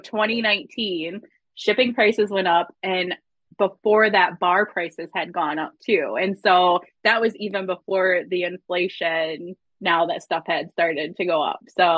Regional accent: Michigan, United States; for sure say that good old home state of Michigan, Amway is the worst one.

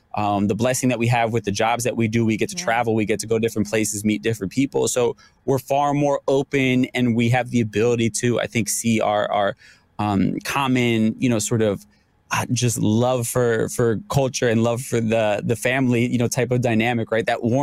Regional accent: New York, United States; I'm a New Yorker.

